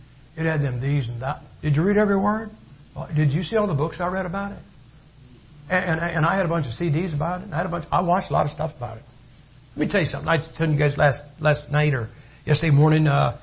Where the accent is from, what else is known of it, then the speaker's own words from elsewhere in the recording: Massillon, Ohio, United States; She sold that recipe to a concrete plant in Massillon, Ohio. If you go to my hometown, you'll see sidewalks that they're brown, they're shiny, they don't chip, fade, or peel in the sun.